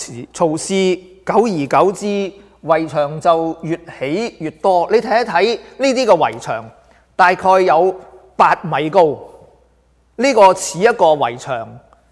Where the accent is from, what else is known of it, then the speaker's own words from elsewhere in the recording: China; 我们中国人不例外的，就是我们很厉害的。